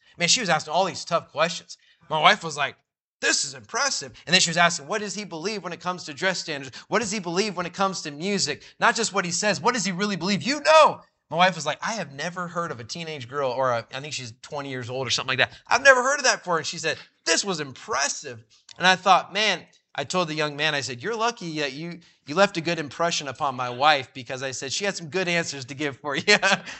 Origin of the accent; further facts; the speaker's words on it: Sacramento, California, United States; Man, it's better out here in the country than when I grew up in Sacramento.